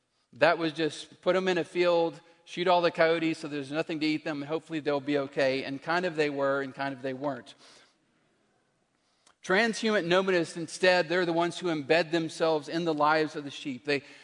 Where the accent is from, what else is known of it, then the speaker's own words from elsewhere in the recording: Texas, United States; I grew up in West Texas. That'll explain some of the lack of intelligence. We didn't have the best education out there.